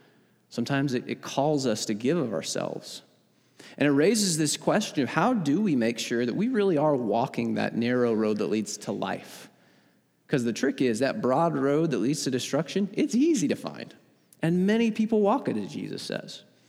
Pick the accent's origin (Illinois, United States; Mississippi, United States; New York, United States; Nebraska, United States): Illinois, United States; Salem; I said, well, I'm from Salem, Illinois. That's where I grew up, southern part of the state.